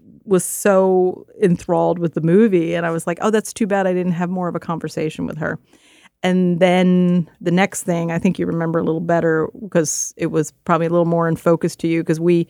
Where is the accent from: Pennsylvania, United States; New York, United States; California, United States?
Pennsylvania, United States; Philadelphia; You know, growing up without art in the neighborhood, I grew up in Philadelphia.